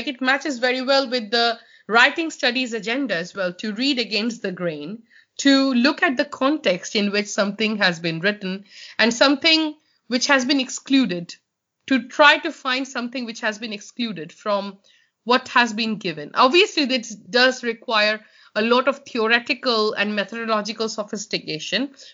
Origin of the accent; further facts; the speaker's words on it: India; I come from India.